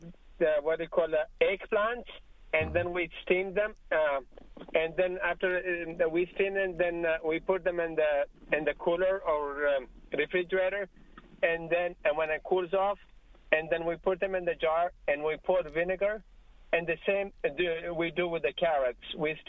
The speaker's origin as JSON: {"language": "English", "country": "Afghanistan", "said": "I'm from Afghanistan"}